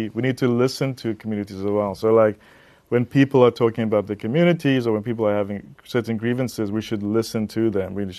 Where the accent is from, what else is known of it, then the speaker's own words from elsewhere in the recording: South Africa; okay, you're a Zimbabwean, I'm a South African.